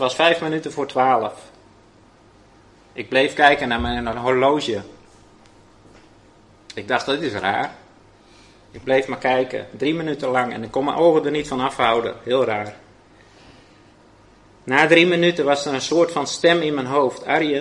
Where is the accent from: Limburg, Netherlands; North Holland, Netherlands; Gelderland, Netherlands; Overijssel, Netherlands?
Gelderland, Netherlands; Speuld; Ik ben geboren in 1973. Opgegroeid in Speuld. Leuk dorpje. Heerlijke jeugd gehad. En altijd naar christelijke scholen geweest. Catechisaties geweest. Mijn ouders gingen naar de hervormde kerk.